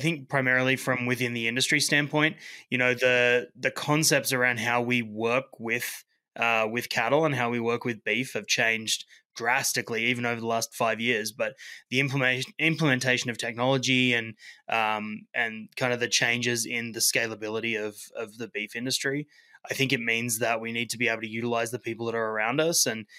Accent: Australia; now in Canada; I'm originally from Australia. When I came over to Canada, I worked in a variety of summer camps

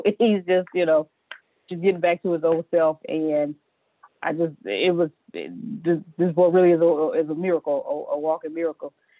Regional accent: Galveston, Texas, United States; they live in San Antonio. We're from Galveston.

